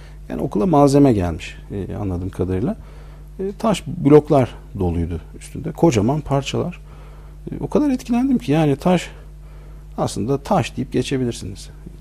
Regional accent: Ankara, Turkey; 1972 Ankara doğumluyum. Ortaokul, lise, ilkokul hepsi Ankara'da. Üniversite de Ankara'da.

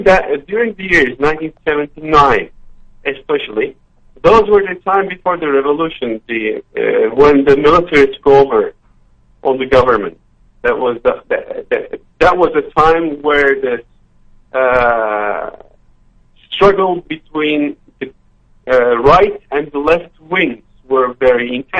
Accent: Istanbul, Turkey; I'm from Istanbul, Turkey

